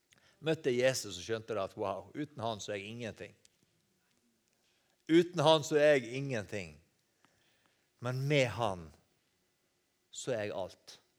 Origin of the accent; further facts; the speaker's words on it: Western Norway, Norway; Jeg er vestlending. Vi klarer oss selv.